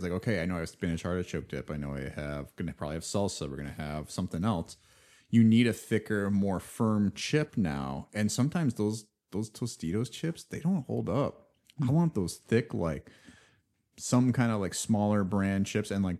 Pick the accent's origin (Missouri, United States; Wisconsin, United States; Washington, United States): Wisconsin, United States; especially being in the Midwest growing up in Wisconsin